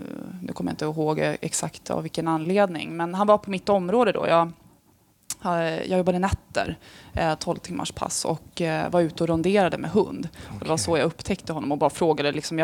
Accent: Stockholm, Stockholm County, Sweden; also born or lived in Tullinge; Jag är från Stockholm, som ni hör. Jag bodde först i Tullinge, uppväxt med min mamma.

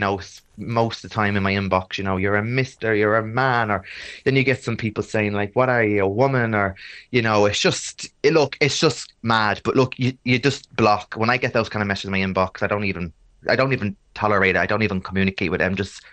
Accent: Dublin, Leinster, Ireland; I'm very easygoing. I'm from Ballyfermot.

